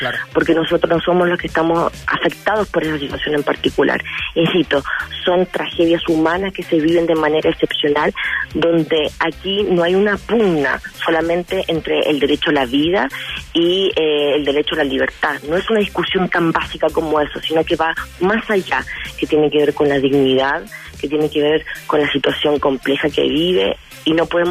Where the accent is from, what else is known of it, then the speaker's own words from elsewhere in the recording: Argentina; now in Chile; Lo que pasa es que soy argentina, pero llevo 20 años felizmente acá en Chile y me hice chilena hace ya muchos años atrás.